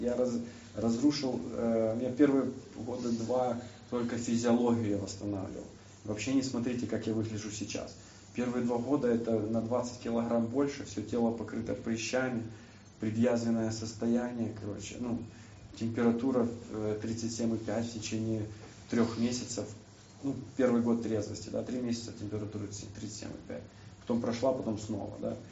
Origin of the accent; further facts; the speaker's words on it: Zaporizhzhia, Zaporizhzhia Oblast, Ukraine; Я специально поехал в Запорожье, в родной город